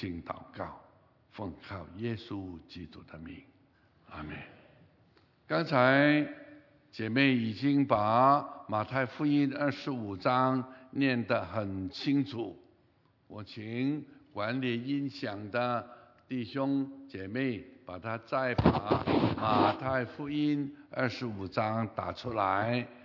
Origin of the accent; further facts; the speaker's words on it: Hong Kong; also born or lived in Singapore / Malaysia / Canada; 我们在香港长大，我们看自己是香港人，